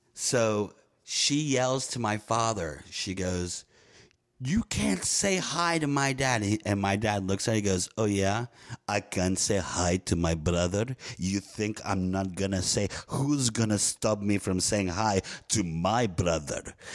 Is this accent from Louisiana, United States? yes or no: yes; New Orleans, Louisiana, United States; I'm from New Orleans in the New Orleans area.